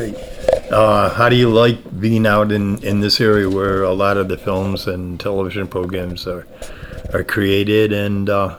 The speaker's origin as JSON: {"language": "English", "town": "Buffalo", "region": "New York", "country": "United States", "tie": "born or raised there", "said": "I know, growing up in Buffalo in the cold and that, and being a million miles away from, you know, any real film or television taking place"}